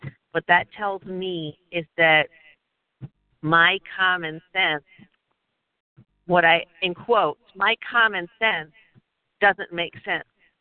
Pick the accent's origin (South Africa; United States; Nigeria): United States; Philadelphia, Pennsylvania; I am from Philadelphia.